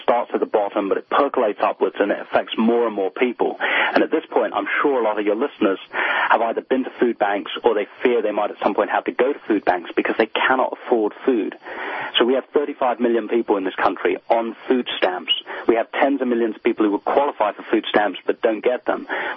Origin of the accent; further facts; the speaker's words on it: London, United Kingdom; moved away as an adult; also born or lived in New York; now in California, United States; Yeah, I grew up in London. I moved to America when I was about 21, and I have lived here for the last 16 years doing journalism on both coasts, in New York and now in California.